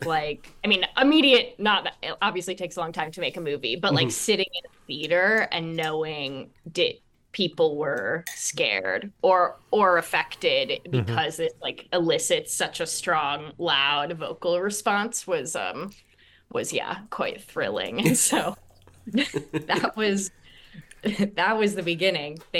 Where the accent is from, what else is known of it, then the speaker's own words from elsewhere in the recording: New York, United States; now in Los Angeles, United States; I mean, I'm from New York. I didn't learn how to drive until I decided I was moving to LA.